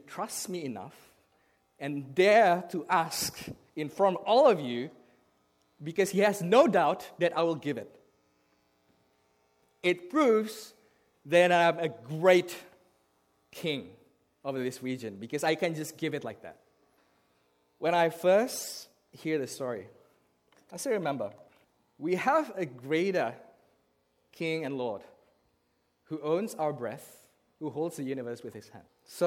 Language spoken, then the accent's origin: English; Jakarta, Indonesia; I came from Jakarta, Indonesia. And I would study in Australia for 8 years.